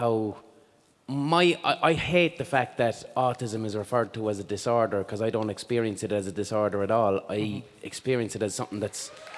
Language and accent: English; Ireland; I grew up in Ireland.